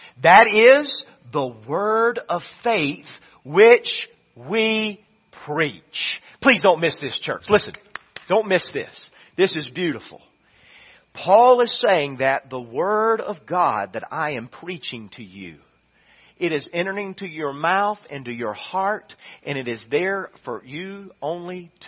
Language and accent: English; the South, United States; I'm telling you, I grew up in the South. I knew about Jesus.